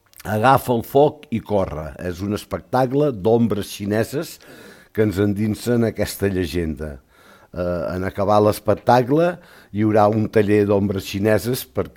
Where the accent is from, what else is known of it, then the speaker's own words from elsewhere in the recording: Llançà, Catalonia, Spain; ens anem a Llançà, al meu poble